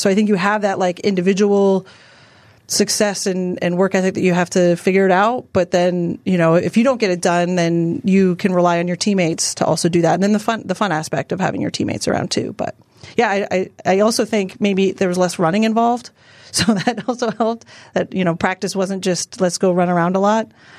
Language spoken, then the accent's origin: English; Canada; Growing up in Canada playing sports